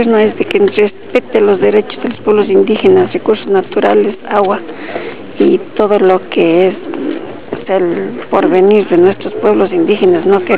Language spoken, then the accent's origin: Spanish; Ecuador; Soy de Ecuador